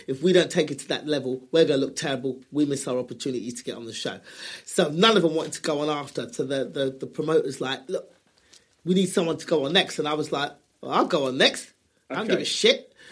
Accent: United Kingdom; Yeah, I'm British and I'm black, and I've still got that swag, is what they call it, as a black comedian

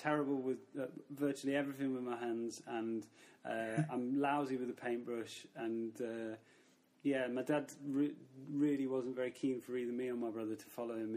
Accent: Mansfield, East Midlands, United Kingdom; I grew up in Mansfield, a small town near Nottingham. Just sort of standard mining town, I guess. My granddad worked down the pit and, just a sort of working class background.

